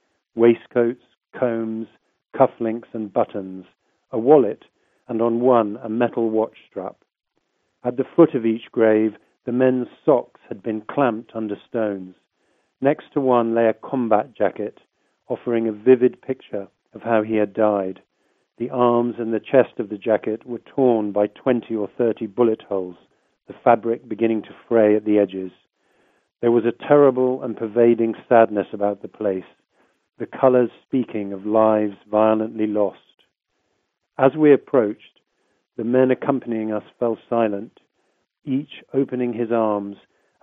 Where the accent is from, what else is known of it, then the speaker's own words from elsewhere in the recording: United Kingdom; I'm a British journalist. I worked for the Times in London for 25 years.